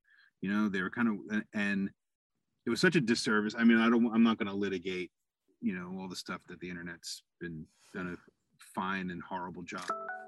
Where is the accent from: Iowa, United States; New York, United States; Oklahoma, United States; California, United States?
New York, United States; And as a New Yorker, you know, you hear his, you know, whenever he's excited